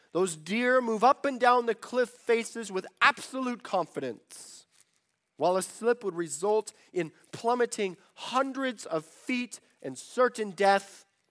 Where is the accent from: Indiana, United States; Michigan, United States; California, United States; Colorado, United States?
Colorado, United States; You know, growing up in the Rocky Mountains of Colorado, I love rock climbing.